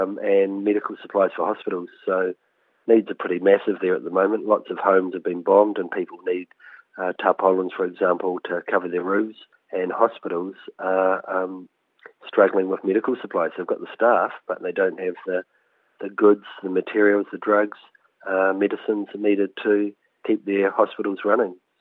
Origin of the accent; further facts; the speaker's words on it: New Zealand; a lot of positive feedback to being a Kiwi in Ukraine